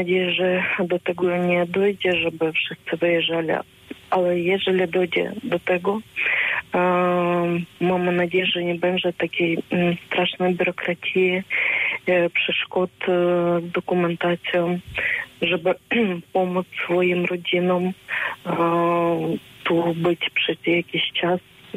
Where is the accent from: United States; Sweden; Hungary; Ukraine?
Ukraine; Jesteśmy z naszym narodem, z naszym krajem i wspieramy wszystkich.